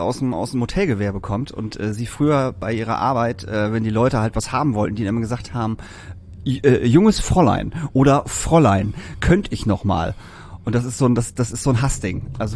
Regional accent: Lingen, Lower Saxony, Germany; ein schönes Wochenende in meiner alten Heimat in Lingen.

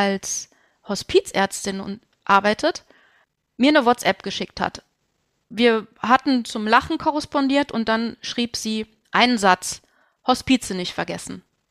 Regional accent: Rhineland, Germany; born there; Ich bin gebürtige Rheinländerin und wohne mit meinem Liebsten zusammen auf Schloss Venauen hier in Rösrath-Hoffnungstal, also im Rheinland, 20 Kilometer östlich von Köln.

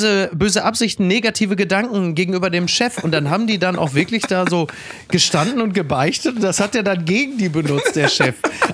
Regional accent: Germany; da muss man jetzt natürlich als Deutscher, da packt man sich natürlich an den Kopf

